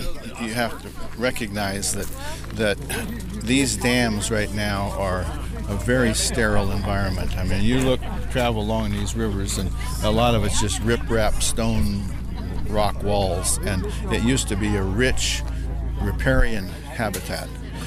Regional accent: Lewiston, Idaho, United States; You know, I grew up in Lewiston, Idaho, and they grew wheat all around there before the dams ever went in.

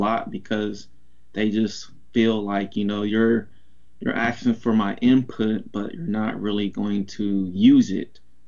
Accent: Portland, United States; And I was gone from Portland for about 9 years after high school. So it's like, once I moved back about 5 years ago, I just really wanted to, you know, find ways to really give back to the community that I'm from.

